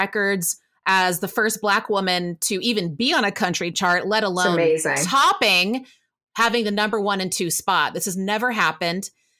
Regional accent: Texas, United States; people assume that I am just because I grew up mostly in Texas

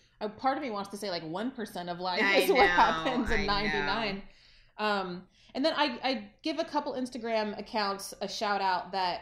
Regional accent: Texas, United States; I'm from Texas.

